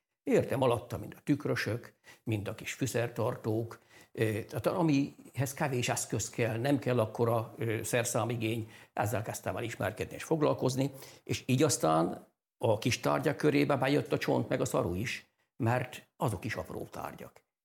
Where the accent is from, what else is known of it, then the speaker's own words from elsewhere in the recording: Transylvania, Romania; A legelső gyerekként, fiatalemberként Erdélyben megtanultam a szalmaképint azni.